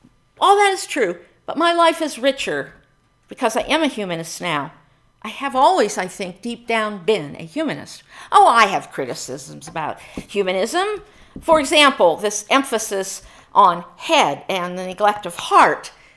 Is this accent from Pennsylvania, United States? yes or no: yes; Pennsylvania, United States; even though I grew up in Pennsylvania, where it's not as cold usually as here.